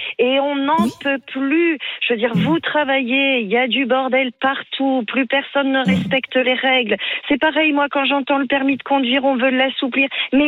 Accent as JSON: {"language": "French", "country": "France", "said": "en tant que Français moyen"}